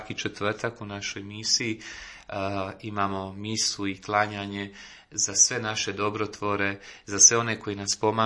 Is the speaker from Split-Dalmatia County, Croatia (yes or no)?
yes; Split-Dalmatia County, Croatia; ponosan sam što dolazim iz Hrvatske, ponosan sam što sam iz Splitsko-makarske nadbiskupije